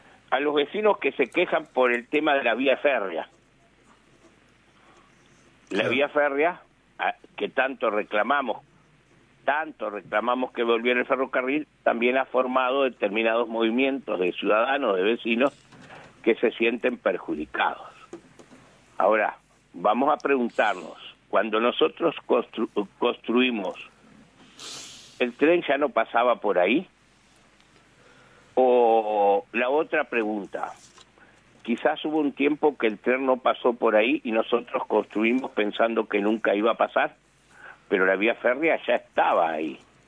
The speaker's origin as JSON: {"language": "Spanish", "country": "Uruguay", "said": "así como los uruguayos, a través de lo que denominamos trazabilidad vacuna, esa caravanita que colocamos en la oreja de nuestros animales"}